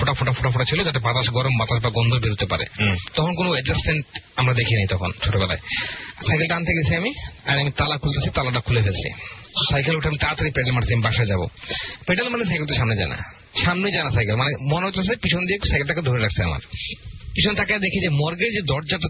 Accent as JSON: {"language": "Bangla", "town": "Sunamganj", "region": "Sylhet Division", "country": "Bangladesh", "tie": "born or raised there", "lives_now": "Dhaka, Bangladesh", "said": "আমাদের সুনামগঞ্জের ঘটনা, আমাদের বেশিরভাগ সময় সুনামগঞ্জে কাছে, আমি একজন গ্রামের ছেলে, মাটির মানে মাটি থেকে উঠে আসছি। তো 2003-2004 ঢাকায় আসছি আমি, তারা গ্রামে ছিলাম।"}